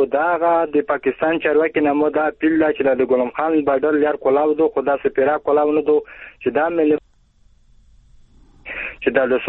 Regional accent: Khost, Afghanistan; د خوست ولایت نه یم.

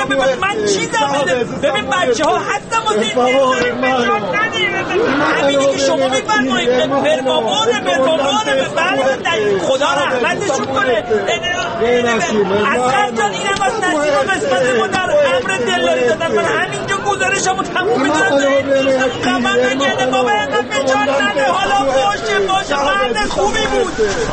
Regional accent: Iran; من خبرنگار ایرانی هستم

